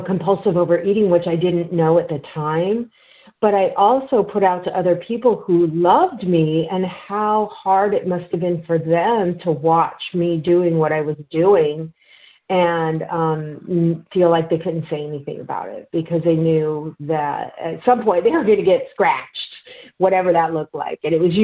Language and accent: English; Santa Clara, California, United States; I am from Santa Clara, California.